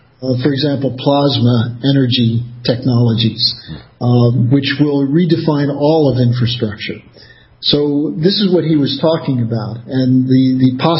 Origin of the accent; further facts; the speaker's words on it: United States; as an American, I still can't get excited about games that are 1-1 or 1-0